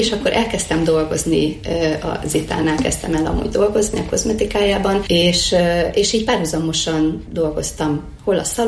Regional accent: Békéscsaba, Békés, Hungary; Igen, én abszolút vidéki lány vagyok. Békéscsabáról jöttem, és én ott kezdtem el a kozmetikusi pályafutásomat.

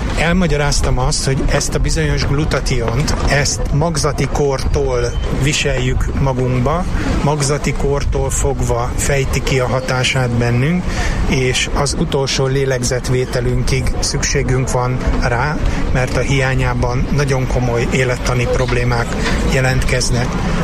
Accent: Szeged, Csongrád-Csanád, Hungary; Én szegedi vagyok, nálunk a kézilabda és a kajakkenu az elsődleges sportok.

